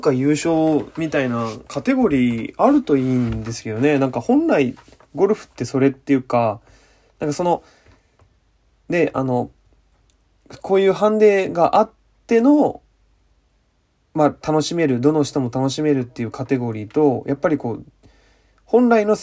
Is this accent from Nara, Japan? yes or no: yes; Nara, Japan; also born or lived in Osaka / Kyoto; 僕大阪生まれで、まあ奈良京都育ちなのであれなんですけど